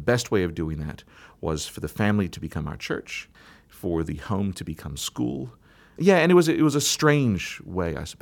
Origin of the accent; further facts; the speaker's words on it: Cincinnati, Ohio, United States; born there; Well, I was born in Cincinnati, which is really kind of good old-fashioned Middle Eastern of the U.S., industrial country.